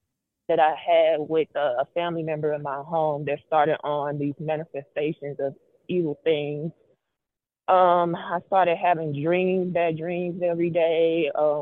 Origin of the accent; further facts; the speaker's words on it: Missouri, United States; I'm from Missouri.